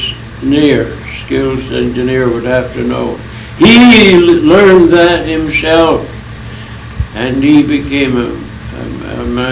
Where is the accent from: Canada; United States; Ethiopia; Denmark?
United States; Sioux Falls, South Dakota; born there; And I was born in Sioux Falls, South Dakota.